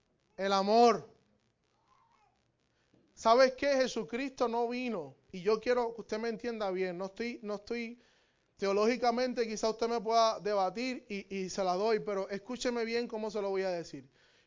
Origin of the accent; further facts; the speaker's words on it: Bayamón, Puerto Rico; Somos medios trampositos ahí, buscamos como que la vueltita, como buenos boricuas de Bayamón.